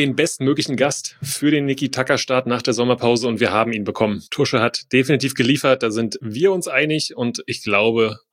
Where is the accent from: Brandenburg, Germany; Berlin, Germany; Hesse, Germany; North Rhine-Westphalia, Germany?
Brandenburg, Germany; Brauchst du uns nicht erzählen, wir kommen aus Brandenburg.